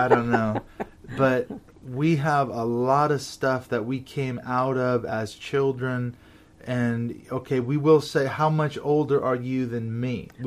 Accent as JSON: {"language": "English", "town": "Seattle", "region": "Washington", "country": "United States", "tie": "born or raised there", "said": "So, yeah, both Valerie and I were raised in the Seattle, Washington area."}